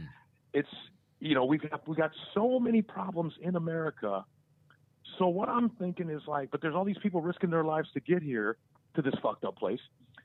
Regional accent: Charlotte, North Carolina, United States; I grew up in Charlotte, but I've only been to Wilmington once.

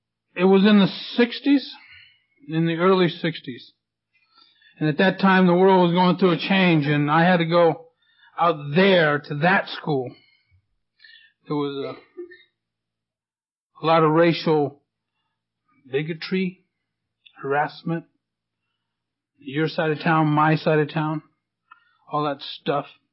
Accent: Vallejo, California, United States; I'm from Vallejo. We're tough.

